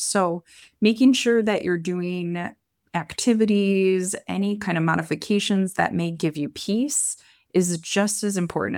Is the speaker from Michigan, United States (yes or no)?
yes; Michigan, United States; moved away as an adult; also born or lived in Ohio; now in Chicago, United States; Great point in my life to kind of transition out of Michigan, if you can't tell from my terrible accent, and really drew me to Chicago for hopefully the rest of my life.